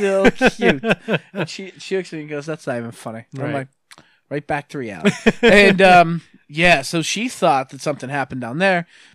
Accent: Scranton, Pennsylvania, United States; I grew up in West Scranton.

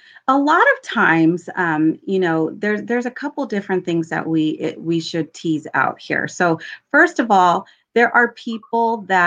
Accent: California, United States; I'm originally from California and I'm practicing in Southern California.

